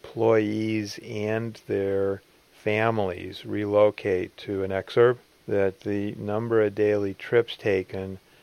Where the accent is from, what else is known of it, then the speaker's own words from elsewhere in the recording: Park Forest, Illinois, United States; Well, I grew up in Park Forest, 35 miles south of downtown Chicago.